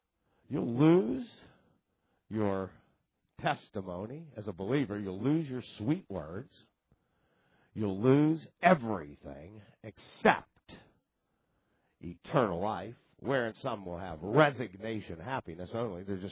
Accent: Canada; accent: Canadian; I'm from Canada. They say, eh. That's my Canadian accent.

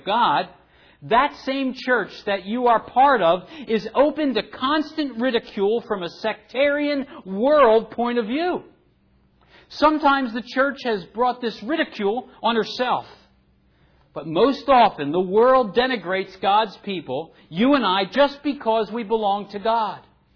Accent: New Jersey, United States; accent: Jersey; I'm spelling that for you because I think that my Jersey accent is a little muddled at times.

